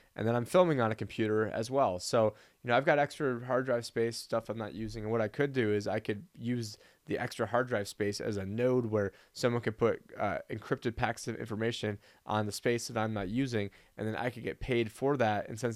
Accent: Arizona, United States; originally, I thought that first state was going to be my home state of Arizona, but I believe the governor, Ducey, ended up vetoing that.

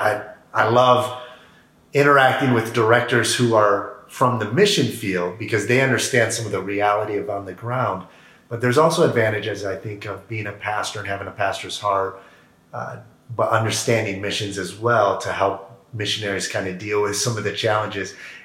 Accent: Foster Lake, Michigan, United States; when I grew up in Foster Lake, Michigan

